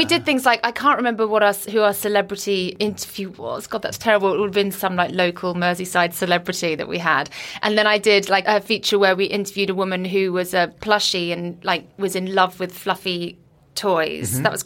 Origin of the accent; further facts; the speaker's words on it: Guernsey; also born or lived in Liverpool; now in London, United Kingdom; I was brought up on Guernsey. Then I went to Liverpool.